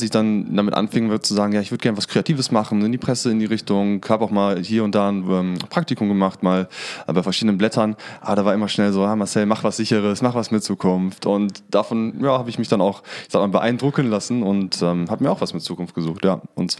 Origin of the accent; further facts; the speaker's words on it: Bottrop, North Rhine-Westphalia, Germany; Schon immer im Ruhrgebiet habe ich gelebt. Also ich komme aus Bottrop und bin so ein Ruhrgebietskind auch.